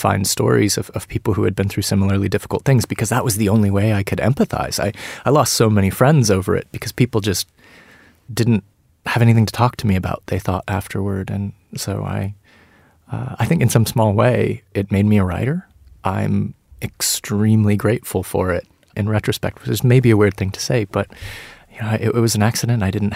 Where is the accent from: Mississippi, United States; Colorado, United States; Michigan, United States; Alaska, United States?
Colorado, United States; Colorado Springs; also born or lived in Scott Air Force Base; I grew up in Colorado Springs, actually. I'm from an Air Force family. I was born on Scott Air Base in 1978.